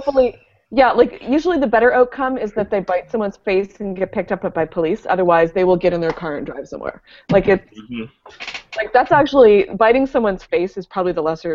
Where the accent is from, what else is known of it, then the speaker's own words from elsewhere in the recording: Nova Scotia, Canada; I'm originally from the Valley. And in the Valley community papers, they have a regular feature called From the Cruiser